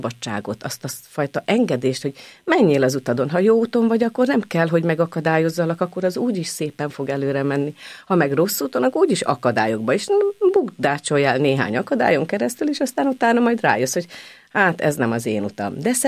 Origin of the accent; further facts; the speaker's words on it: Budapest, Hungary; Az alsó vízi városban nőttem fel, és az egy nagyon egyházcentrikus, katolikus, 4-5 templom van egy kilométeren belül